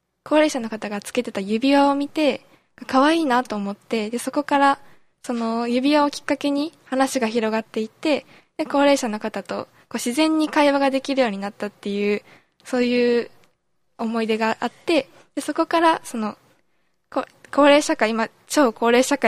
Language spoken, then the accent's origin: Japanese; Toyama, Japan; 私は富山県出身です。